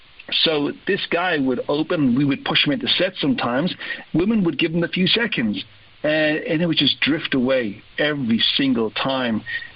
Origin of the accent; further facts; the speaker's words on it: United Kingdom; accent: British; And it's a little bit like me going to the US. My British accent may buy me 3 or 4 seconds.